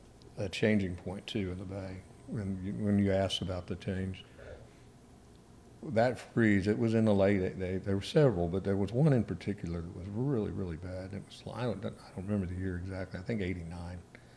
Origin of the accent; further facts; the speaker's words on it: Houston, Texas, United States; now in Corpus Christi, United States; look at Houston, where I was growing up in Houston, and Houston now, and Corpus Christi, when I first started living here in Corpus Christi now.